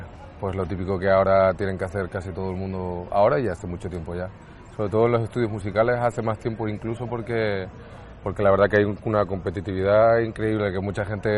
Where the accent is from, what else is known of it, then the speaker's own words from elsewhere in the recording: Zaragoza, Aragon, Spain; born there; Nací en Zaragoza, capital. Mis padres no son de allí.